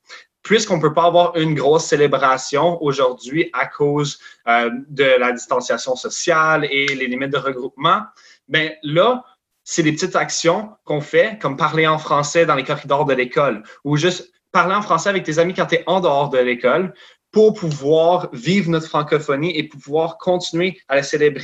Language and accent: French; Ontario, Canada; je suis franco-ontarien et je suis fier d'être franco-ontarien